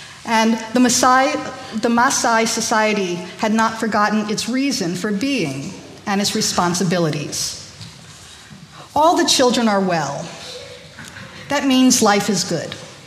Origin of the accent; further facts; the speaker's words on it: South Korea; born there; English is a second language; I was born in Korea, and my mother taught me, because she was a native of Korea. I guess if I was born in Korea, makes me kind of a native too.